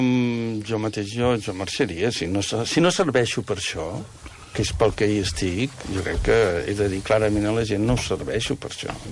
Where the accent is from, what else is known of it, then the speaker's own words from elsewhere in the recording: Verges, Catalonia, Spain; soc de Verge i tenim processons, un via crucis especial